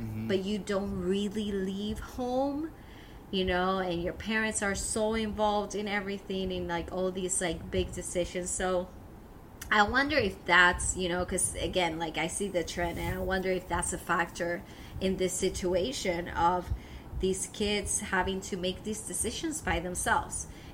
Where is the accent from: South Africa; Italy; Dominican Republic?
Dominican Republic; now in United States; I was born and raised in the DR, but I, like, I'm American now, but I still feel like I'm still a foreigner.